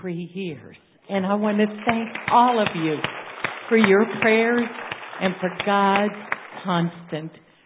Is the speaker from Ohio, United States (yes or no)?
yes; Ohio, United States; And I'm visiting from Ohio while our mom is recovering from triple bypass surgery.